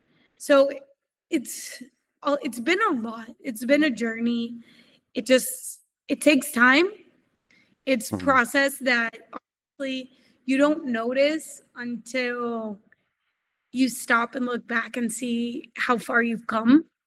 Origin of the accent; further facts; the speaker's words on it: United States; I grew up in the States. So growing up in the States